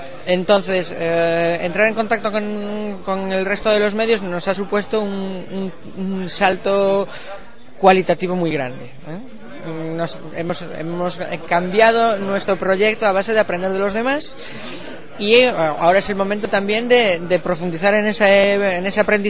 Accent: A Coruña, Galicia, Spain; De Galicia, de la esquina, del córner, justo antes de que era el mar.

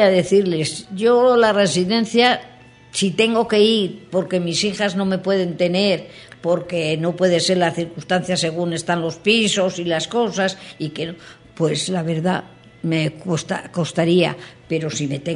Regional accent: Taragudo, Castilla-La Mancha, Spain; also born or lived in Valdearenas; yo soy de Valdearenas, nací en Valdearenas. Y luego pues me casé en Valdearenas. Pero me crié un taragudo con mis padres porque vivieron primero en Valdearenas y luego se fueron a vivir a Taragudo.

